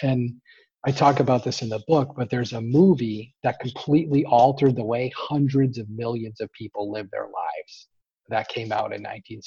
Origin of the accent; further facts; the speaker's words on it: Boston, Massachusetts, United States; We're from Boston, you know.